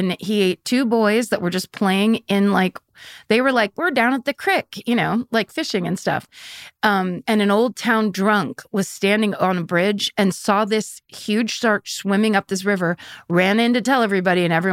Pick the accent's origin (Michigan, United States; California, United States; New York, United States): California, United States; Because I'm from Northern California. I grew up 25 miles away from Stinson Beach, where surfers get eaten by great white sharks constantly.